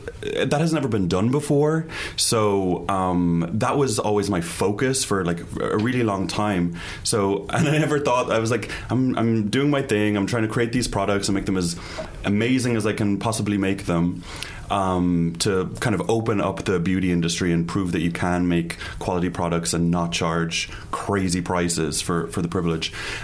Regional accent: Ireland; because my whole experience in Ireland was living in a very conservative country.

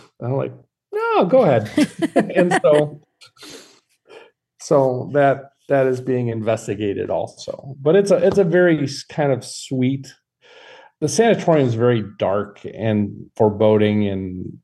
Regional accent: Midwest, United States; accent: Midwest; There's my Midwest accent coming through.

